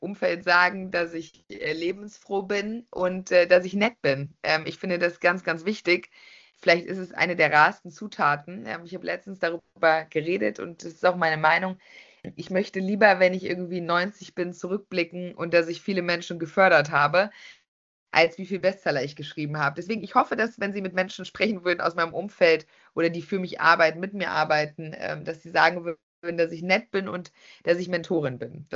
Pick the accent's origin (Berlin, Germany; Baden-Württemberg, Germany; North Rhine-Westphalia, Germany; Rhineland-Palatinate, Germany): North Rhine-Westphalia, Germany; Willich; Also irgendwie, wenn man in Willich aufwächst, ist man schon sehr viel in Düsseldorf. Gegangen in einem kleinen Ort namens Willich, ja.